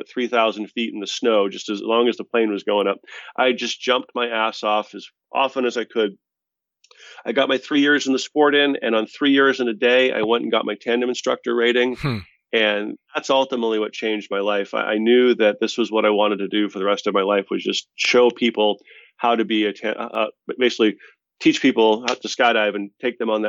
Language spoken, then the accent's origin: English; Boston, Massachusetts, United States; We're both from Boston, both, I think, Irish Catholics